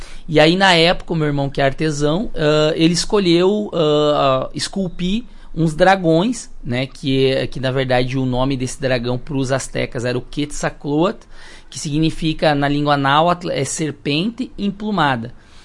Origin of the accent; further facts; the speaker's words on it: Brazil; a gente é do Brasil, a gente mora numa cidade lá no sul do Brasil, né, que é Marau